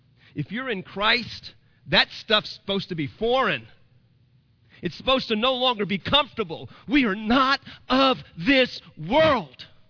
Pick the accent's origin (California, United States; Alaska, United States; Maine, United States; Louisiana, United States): Louisiana, United States; New Orleans; I grew up in a port town. I grew up in New Orleans, Louisiana.